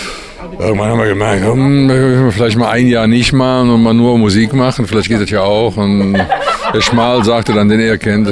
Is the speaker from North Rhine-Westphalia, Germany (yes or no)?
yes; Cologne, North Rhine-Westphalia, Germany; Aber Köln ist meine Heimat haben. Also da gehöre ich irgendwie hin.